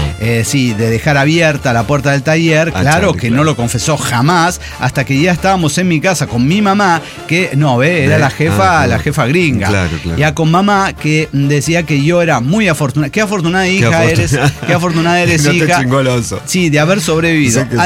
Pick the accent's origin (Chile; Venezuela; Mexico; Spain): Mexico; born there; Me cuesta desde que nací en México.